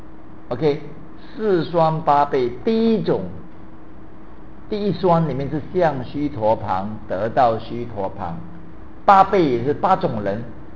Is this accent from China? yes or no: yes; China; 但是你看那些我们中国人到处，从中国到这边到印度